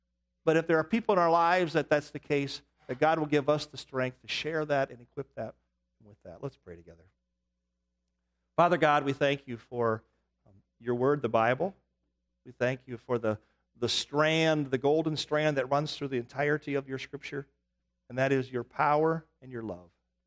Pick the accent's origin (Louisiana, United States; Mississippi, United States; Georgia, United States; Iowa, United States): Iowa, United States; Sheldon; When I was growing up in Sheldon, Iowa